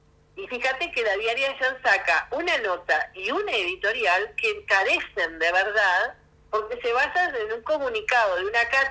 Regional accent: La Teja, Montevideo, Uruguay; Yo vivo, soy de La Teja

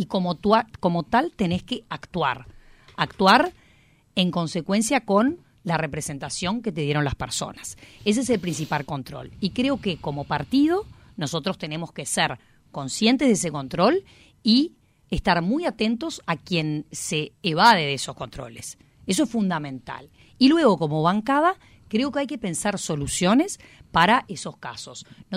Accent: Uruguay; Yo como uruguayo tengo que saber

